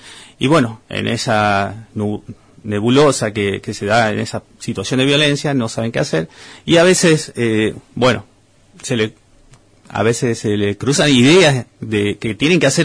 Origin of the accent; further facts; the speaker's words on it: Tucumán, Argentina; now in Gobernador Gregores, Argentina; Estoy desde el mes de diciembre acá en Gobernador Gregores. Soy de Tucumán, soy abogado y vine a trabajar acá en la municipalidad